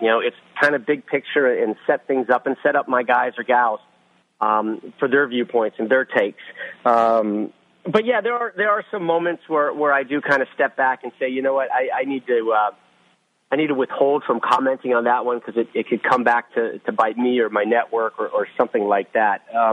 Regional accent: United States; But, you know, look, I'm an American. I'm a patriot.

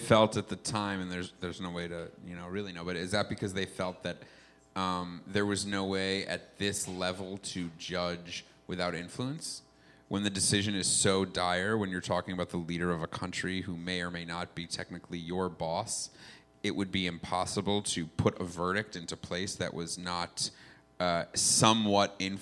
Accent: New York, United States; Well, the first time I was straight up just like, I'm from New York.

